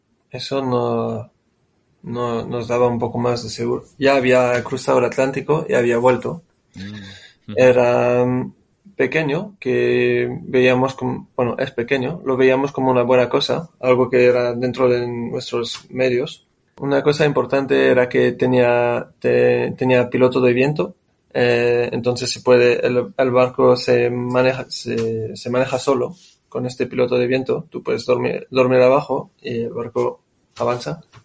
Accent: Brussels, Belgium; Bueno, yo vengo soy de Bruselas

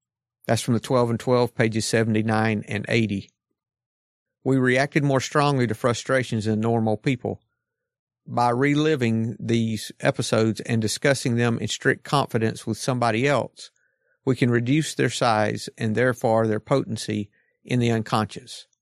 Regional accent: Atlanta, Georgia, United States; I'm an alcoholic from Atlanta, Georgia.

